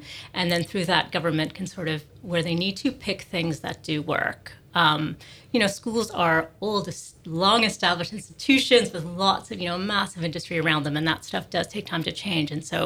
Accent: Toronto, Ontario, Canada

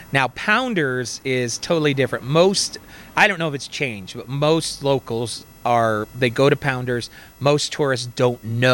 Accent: California, United States; like I grew up in California

